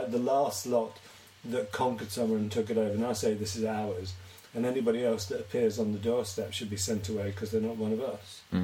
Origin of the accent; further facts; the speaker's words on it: Brixton, London, United Kingdom; born there; accent: Cockney; Well, my family came from the Elephant and Castle going out east. I was born in Brixton. I chose to change my accent.